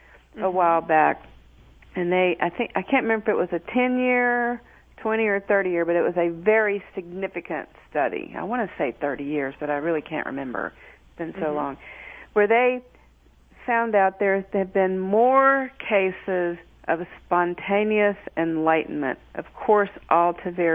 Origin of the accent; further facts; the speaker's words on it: Alabama, United States; I'm from Alabama, and my parents were third cousins, you know. And I'm Cherokee